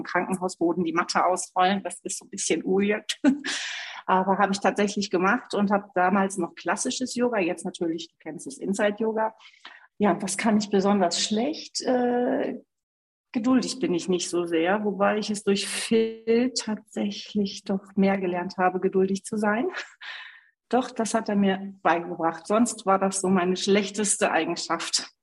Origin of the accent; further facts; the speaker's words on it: Cologne, North Rhine-Westphalia, Germany; moved away as an adult; now in Spain; dass wir wieder zurück nach Köln gehen, in meine Heimat. Wohnen jetzt aber nach 4 Jahren Köln, nur 4 Jahre Köln, wieder wohnen wir auf Mallorca und sind zurzeit in Österreich.